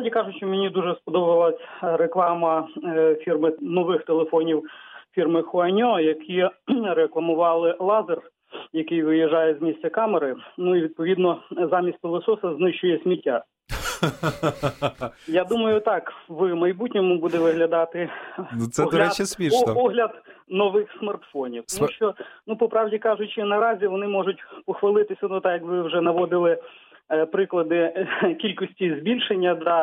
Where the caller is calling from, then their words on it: Rivne, Rivne Oblast, Ukraine; місто Рівне.